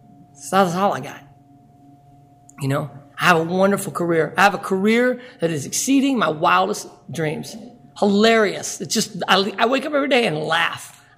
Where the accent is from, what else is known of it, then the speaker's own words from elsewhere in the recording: Arkansas, United States; I'm from Arkansas. We don't do anything like this, man. Men do not do this. Men like drink and fight in Arkansas.